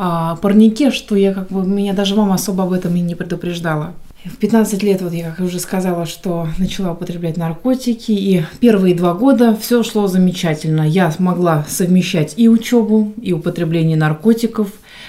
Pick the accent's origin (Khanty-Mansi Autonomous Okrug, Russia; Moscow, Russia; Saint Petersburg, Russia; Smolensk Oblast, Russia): Moscow, Russia; мне 26 лет. Я сама из Москвы, всю сознательную жизнь там выросла, родилась.